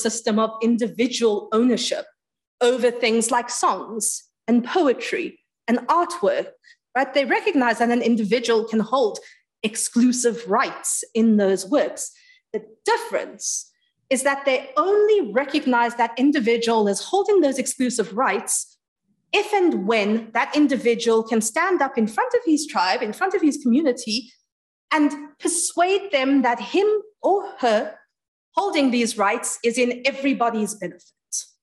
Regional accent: South Africa; as a South African, as someone I spent 28 years of my life in South Africa, I've lived amongst Black people, mixed race people, Muslim, Christian, all these different people.

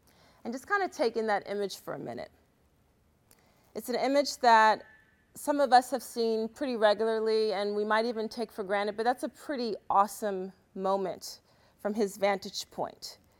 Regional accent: United States; I'm from the United States.

